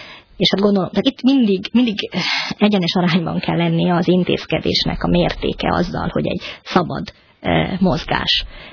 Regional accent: Hungary; Hiszen ilyen sajátos helyzetben, mint amilyen mi magyarok vagyunk éppen emiatt a történelmi és geopolitikai adottságaink miatt, azért nem nagyon van még egy ország.

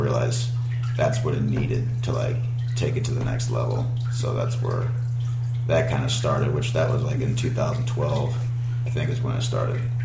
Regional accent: St. Charles, Missouri, United States; I'm from St. Charles, St. Louis area.

